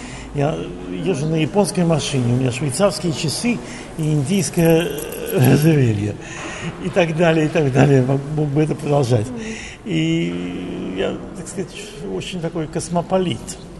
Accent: Saint Petersburg, Russia; also born or lived in Latvia / Moscow / Israel; now in Belgium; я учился в Петербурге, в Ленинграде, в школе, потом в Москве, в консерватории. Потом я репатриировался в Израиль. Живу я в Бельгии, как ни странно.

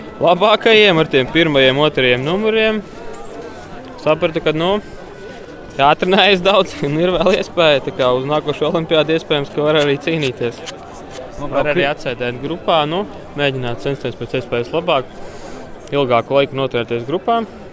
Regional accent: Madona, Madona Municipality, Latvia; es pats no Madonas, man arī trase laba ir. Un es tur patās pie trases dzīvoju

